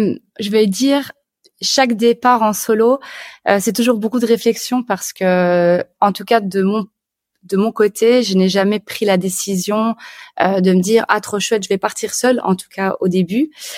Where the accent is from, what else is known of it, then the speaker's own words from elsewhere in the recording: Belgium; je viens de Belgique, j'habite à Bruxelles.